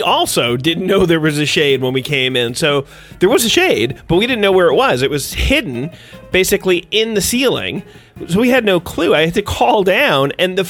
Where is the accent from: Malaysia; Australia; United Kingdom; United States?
United States; New York; I grew up in New York, close to New York City, and for a large portion of my life in New York City